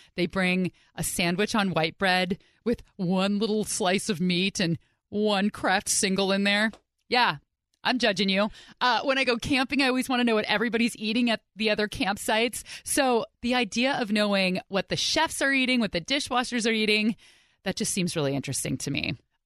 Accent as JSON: {"language": "English", "town": "Pleasanton", "region": "California", "country": "United States", "tie": "born or raised there", "said": "I grew up in the Bay Area."}